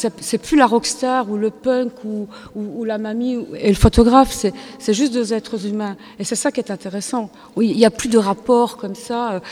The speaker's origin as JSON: {"language": "French", "town": "Liège", "region": "Wallonia", "country": "Belgium", "said": "à la zone à Liège, parce que je suis liégeoise"}